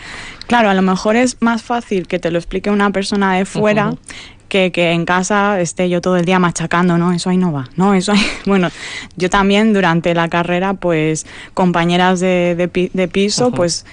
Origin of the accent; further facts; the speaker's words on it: Elche, Valencian Community, Spain; moved away as an adult; now in Vitoria, Spain; yo soy de Elche, de Alicante